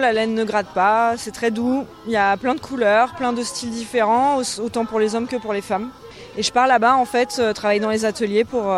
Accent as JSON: {"language": "French", "region": "Provence-Alpes-Côte d'Azur", "country": "France", "said": "Je suis du Verdon. Mais du coup, c'est 45 minutes d'ici"}